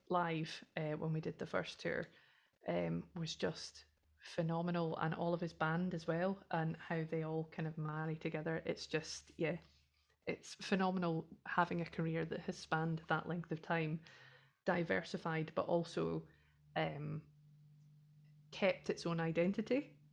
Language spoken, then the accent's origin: English; Scotland, United Kingdom; This is one of these things where being Scottish, you look at the pronunciation of a place name and you think, can't be that, and actually it is.